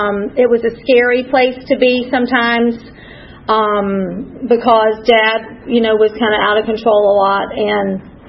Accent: Columbus, Georgia, United States; born there; And I was born in Columbus, Georgia, so not too far from here, about 100 miles south. I'm an only child.

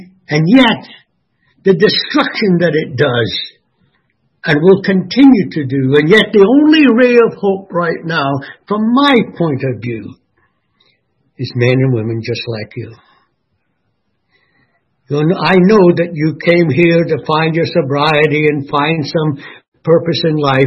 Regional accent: Scotland, United Kingdom; also born or lived in Ireland; I was born in Ireland in 1934, and I came to this. Mother moved to Scotland in 1939

